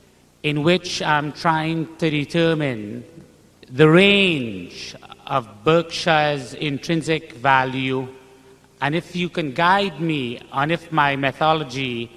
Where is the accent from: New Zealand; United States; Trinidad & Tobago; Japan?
Trinidad & Tobago; I'm from Trinidad in the West Indies.